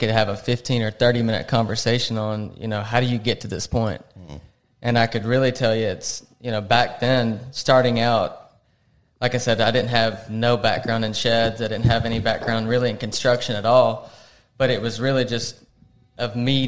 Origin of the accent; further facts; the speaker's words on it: Arkansas, United States; I am originally from Arkansas. Got in the industry by building a 12 by 16 shed. Like I said, I came from ranching, did a little bit of roofing